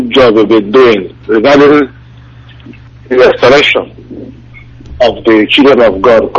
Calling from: Malaysia; from Malaysia.

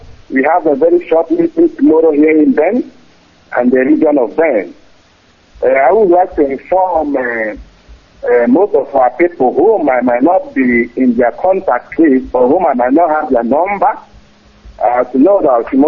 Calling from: Bern, Switzerland; I'm calling from Switzerland. Bern, to be precise.

